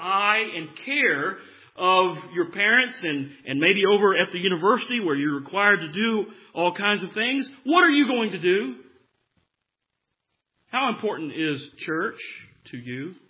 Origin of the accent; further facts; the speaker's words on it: the South, United States; as a Southerner, I like Yankees in the way they approach it.